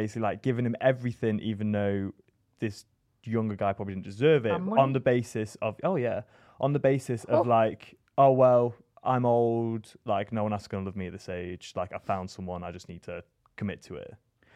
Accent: West Midlands, United Kingdom; I know. I'm from the West Midlands.

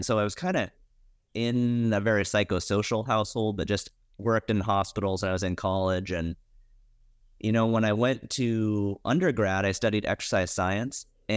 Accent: Montana, United States; Yeah, I grew up in Montana.

